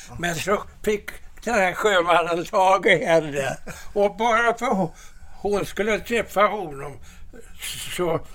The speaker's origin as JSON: {"language": "Swedish", "town": "Gothenburg", "region": "Västra Götaland County", "country": "Sweden", "said": "Jag är göteborgare."}